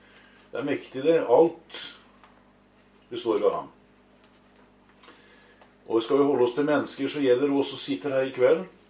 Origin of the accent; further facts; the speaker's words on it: Kragerø, Telemark, Norway; Men jeg kommer altså ikke fra Østfold i hele tatt. Jeg fra Kragerø på andre siden av fjorden her. Vi har noe av samme dialekt da.